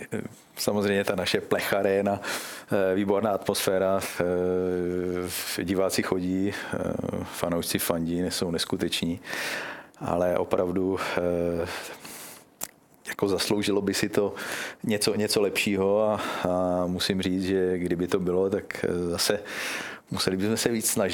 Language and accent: Czech; Olomouc, Olomouc Region, Czechia; jsem z Olomouce, jsem místní, tak k tomu mám určitý vztah.